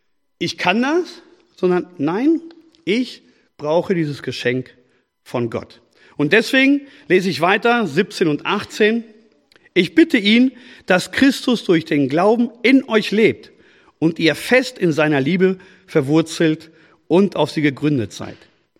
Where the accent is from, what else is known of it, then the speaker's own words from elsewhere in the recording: Spain; Und wir als Spanier kennen das auch.